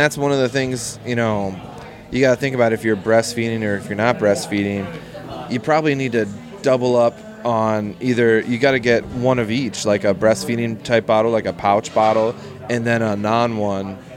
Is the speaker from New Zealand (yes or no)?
no; Portland, Oregon, United States; So I grew up in Portland.